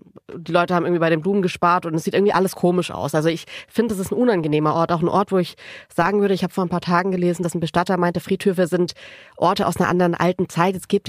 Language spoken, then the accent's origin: German; Baden-Württemberg, Germany; ich bin aus Baden-Württemberg und das ist ja ein bisschen pietistischer und alles ein bisschen runter.